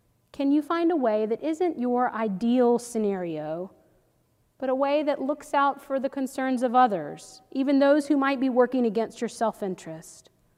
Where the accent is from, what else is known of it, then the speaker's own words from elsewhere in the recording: North Carolina, United States; now in Maine, United States; I'm from North Carolina, where there are so many Presbyterians.